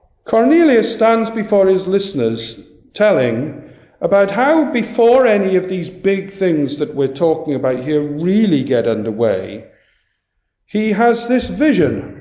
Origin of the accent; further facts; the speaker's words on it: Wales, United Kingdom; Could I just say, I come from Mid Wales.